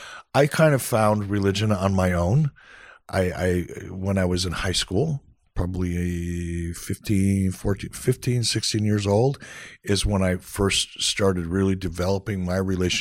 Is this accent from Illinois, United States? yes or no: no; Detroit, Michigan, United States; So I grew up, I grew up in Detroit in a rather rough part of town.